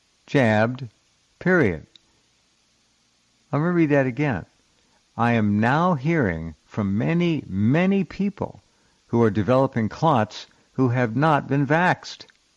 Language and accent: English; Finland; English is a second language; now in Spain; I am living in Spain, where there is one of the world's highest jab rates, so it is bad here. I'm originally from Finland.